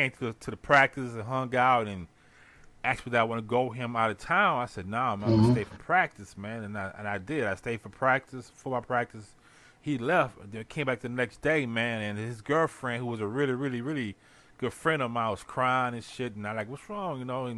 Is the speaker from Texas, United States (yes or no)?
yes; Houston, Texas, United States; today, y'all, we're going to be discussing our life and growing up in Houston, Texas, Fifth Ward, the Nickel.